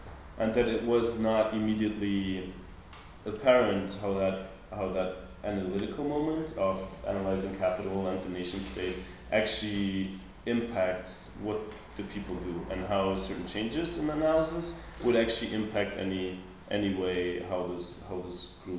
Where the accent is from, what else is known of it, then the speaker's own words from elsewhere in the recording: Germany; English is a second language; I'm from Germany, so I was like, to some extent, familiar with certain problems